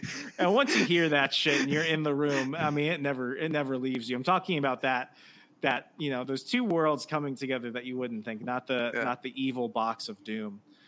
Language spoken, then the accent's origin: English; Colorado, United States; also born or lived in Arizona; I was born in Arizona. We moved to Colorado that year.